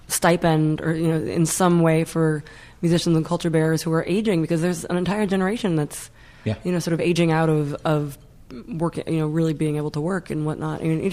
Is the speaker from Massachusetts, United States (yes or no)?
yes; Boston, Massachusetts, United States; You know, I grew up in Boston.